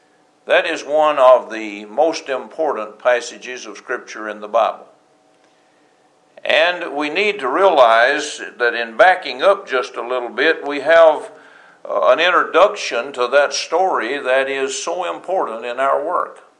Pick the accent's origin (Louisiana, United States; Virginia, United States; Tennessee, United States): Tennessee, United States; I grew up in Middle Tennessee